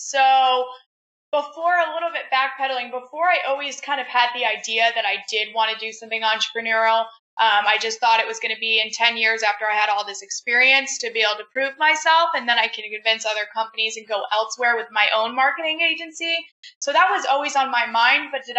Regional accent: Middletown, Connecticut, United States; now in Tampa, United States; I am 23 years old. I currently live in Tampa. I grew up in Middletown, Connecticut. Big difference there.

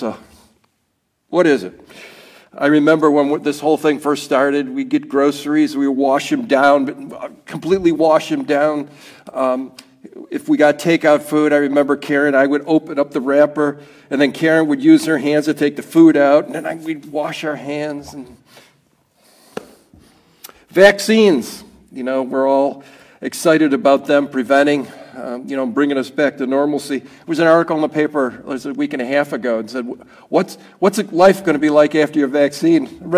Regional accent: Rochester, New York, United States; I'm from Rochester, New York.

